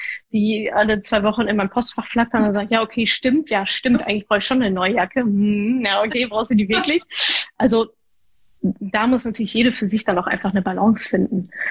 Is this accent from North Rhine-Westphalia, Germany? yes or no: yes; North Rhine-Westphalia, Germany